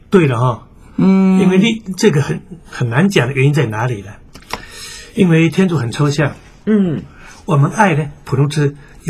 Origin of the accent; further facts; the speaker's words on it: China; 我们中国人讲孝顺啊